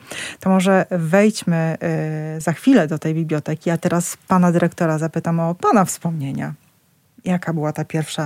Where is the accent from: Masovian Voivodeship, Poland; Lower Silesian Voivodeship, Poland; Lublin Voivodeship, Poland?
Lublin Voivodeship, Poland; Puławy; miałam taką ukochaną bibliotekę w moim mieście, w którym się wychowałam, w Puławach.